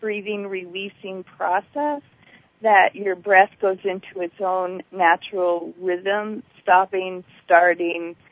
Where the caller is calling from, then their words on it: Tucson, Arizona, United States; I'm calling from Arizona, Tucson.